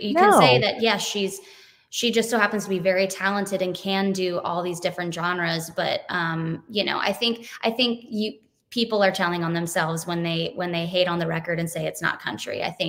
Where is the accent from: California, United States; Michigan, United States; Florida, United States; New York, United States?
Florida, United States; West Palm Beach; We grew up together in West Palm. We went to St. Anne's.